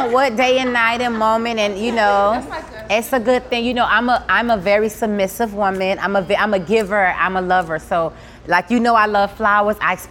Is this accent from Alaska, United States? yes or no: no; Miami, Florida, United States; For me, I'm from Miami, of course. I grew up in Liberty City.